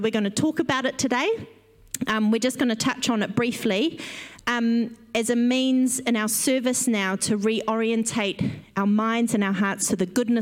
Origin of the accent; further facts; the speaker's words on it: Whanganui, Manawatū-Whanganui, New Zealand; Now, I grew up in Whanganui, and I'm one of four kids